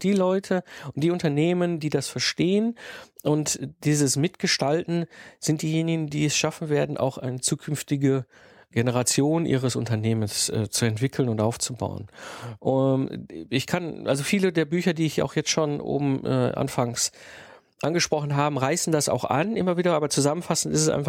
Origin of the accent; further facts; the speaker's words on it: North Rhine-Westphalia, Germany; Ich komme ursprünglich gebürtig aus dem Ruhrpott. Ich bin zwischen Kohle und Stahl groß geworden.